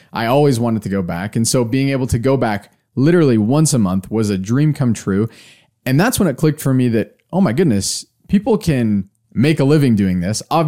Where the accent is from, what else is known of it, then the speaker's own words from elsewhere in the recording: United States; accent: American; I spoke in my Portuguese, my Brazilian Portuguese with my American accent.